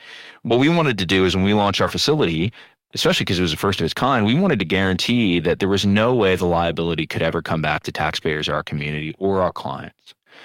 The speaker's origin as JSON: {"language": "English", "country": "United States", "tie": "born or raised there", "said": "My wife and I grew up in the States."}